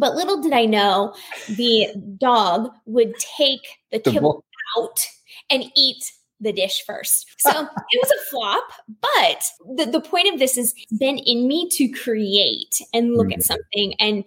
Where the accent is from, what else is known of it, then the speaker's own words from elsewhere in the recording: Iowa, United States; now in Arizona, United States; So I'm originally from Iowa and I live in Arizona now